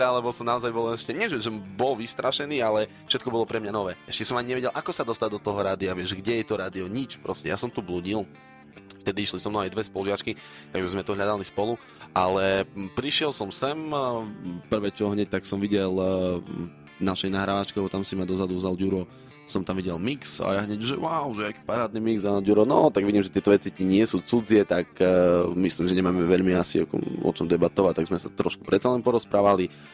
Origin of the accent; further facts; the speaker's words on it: Sobrance, Košice Region, Slovakia; accent: eastern Slovak; lebo ja som zo Sobraniec a tam mám strašne silný vplyv východňarského prízvuku, ale strašne.